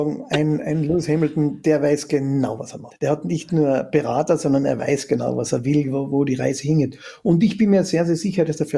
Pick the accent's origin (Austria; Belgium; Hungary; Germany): Austria; bei uns in Österreich